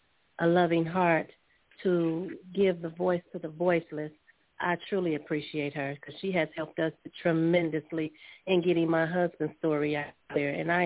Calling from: Detroit, Michigan, United States; I am calling from Detroit, Michigan, and I was congratulating on your show.

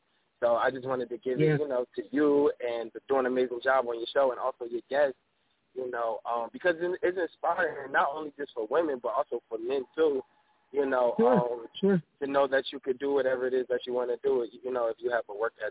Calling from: Chesapeake, New Jersey, United States; I'm calling from Chesapeake, New Jersey.

